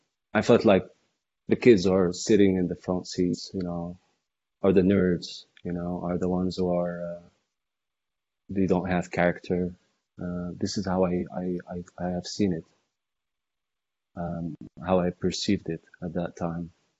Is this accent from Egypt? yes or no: yes; Cairo, Cairo Governorate, Egypt; I'm about 38 years old. I'm from Cairo, Egypt, and I have two brothers, younger than me